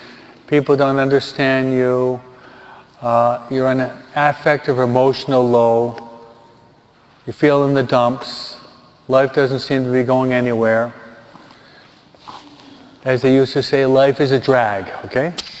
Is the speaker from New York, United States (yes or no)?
yes; New York, United States; also born or lived in California; Hey, I'm a New Yorker. New York and then California, right?